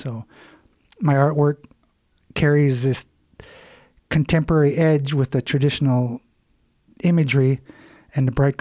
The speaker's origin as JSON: {"language": "English", "town": "Bethel", "region": "Alaska", "country": "United States", "said": "because I'm originally from Bethel."}